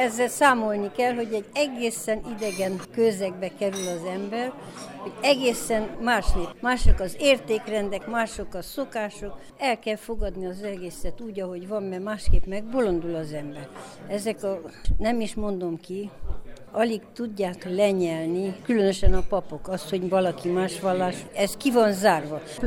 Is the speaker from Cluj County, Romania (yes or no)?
yes; Palatca, Cluj County, Romania; moved away as an adult; mert én Kolozsvár mellőnől vagyok, Palackáról, magyar Palacka. Én ott református családban születtem. Ott konfirmáltam, ott nőttem fel.